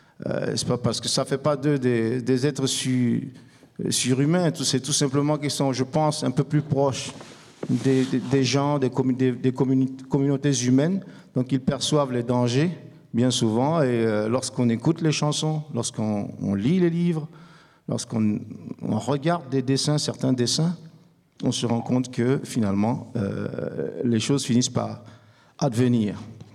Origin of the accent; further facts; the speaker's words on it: Burkina Faso; je suis burkinabé. Plus précisément de père burkinabé et de mère française, mais je suis né, j'ai grandi au Burkina Faso.